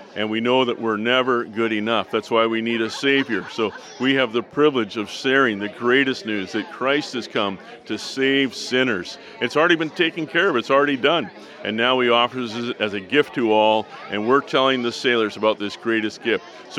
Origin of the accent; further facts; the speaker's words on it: Vancouver, British Columbia, Canada; I'm from Vancouver